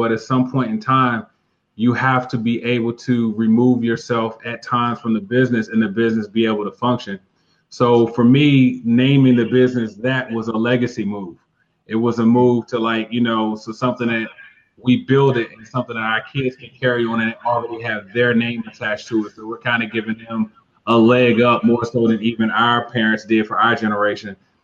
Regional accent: Washington, District of Columbia, United States; also born or lived in Guam; I'm a native Washingtonian. I grew up here in Washington, D.C.

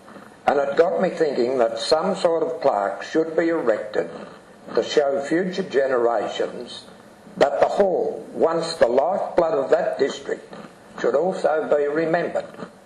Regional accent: Lane, Victoria, Australia; also born or lived in Minyip; I was born in Minyip in 1938, grew up in Lane, went to school there, and later farmed there.

